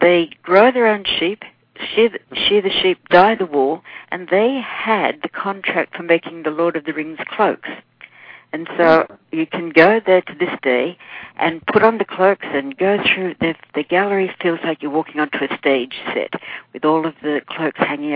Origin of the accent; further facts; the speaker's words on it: Australia; I grew up in Australia